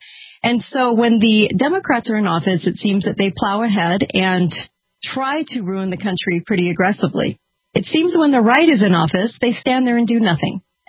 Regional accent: California, United States; And of course, growing up in California on the beach, didn't get much of an education, as you could probably guess.

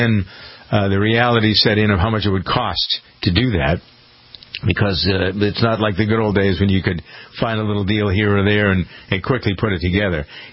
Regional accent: Boston, Massachusetts, United States; I had never done that as a Bostonian. I'd never been on Bunker Hill before.

